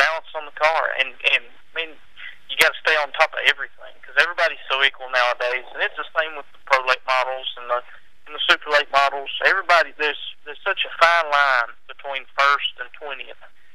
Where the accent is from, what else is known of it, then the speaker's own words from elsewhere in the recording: Kingsport, Tennessee, United States; Well, I'm from Kingsport, Tennessee, in the Virginia area up here.